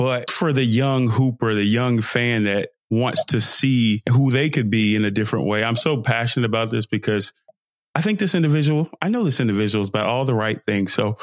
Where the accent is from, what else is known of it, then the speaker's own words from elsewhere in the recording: Nigeria; now in Dallas, United States; fine young brother from Dallas, Texas, by way of Nigeria, because I'm Nigerian.